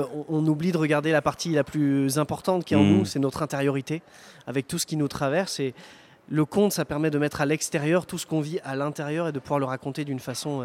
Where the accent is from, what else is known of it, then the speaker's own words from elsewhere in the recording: Auvergne-Rhône-Alpes, France; Moi je suis de l'Allier.